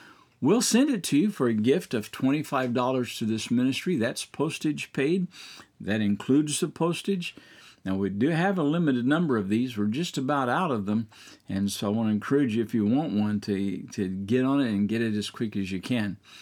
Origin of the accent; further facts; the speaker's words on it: Midwest, United States; When I was growing up in the Midwest, Thanksgiving for us was a time of family gatherings.